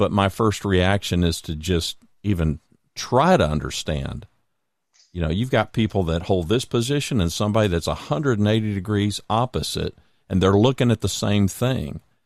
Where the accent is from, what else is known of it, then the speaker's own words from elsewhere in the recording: United States; I'm a capitalist. So, you know, I'm an American. I want what's good for the country